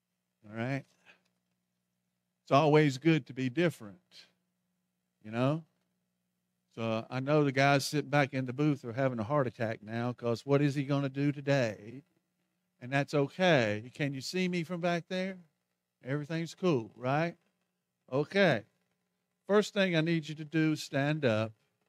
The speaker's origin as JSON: {"language": "English", "region": "North Carolina", "country": "United States", "said": "He's from Chicago. Okay, he's from Chicago. I'm from North Carolina."}